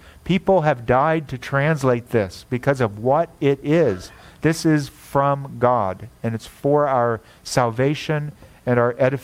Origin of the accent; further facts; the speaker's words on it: United States; because I'm very American, and being very American, I think very individualistically.